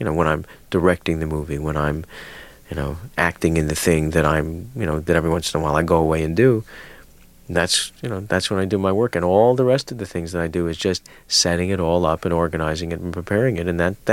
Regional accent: Chicago, Illinois, United States; I grew up in Chicago, and as far as I was concerned, they were all in some sort of mysterious business.

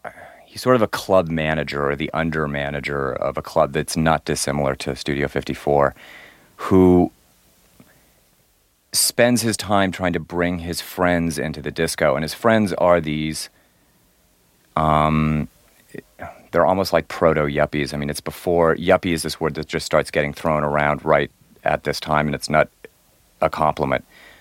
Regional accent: Denver, Colorado, United States; I grew up in Denver, and so when disco hit, say, in about 1970, I don't know, two or three, Denver didn't have an enormous disco horizon.

